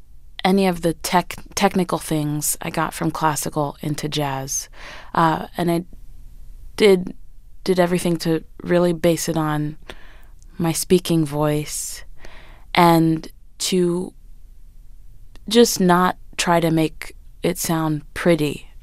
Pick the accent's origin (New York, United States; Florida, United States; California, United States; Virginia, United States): Florida, United States; Miami; first language French; English is a second language; My mother is French and my father is Haitian. And it was my first language. My parents wanted us, both my sister and I, to speak French. And that was the way to do it. We lived in Miami, and I went to a French elementary, middle, and high school